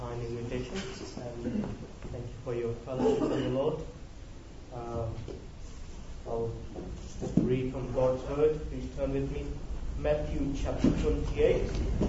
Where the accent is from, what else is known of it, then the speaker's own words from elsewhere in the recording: Pakistan; I'm from Pakistan, came to know the Lord in 1996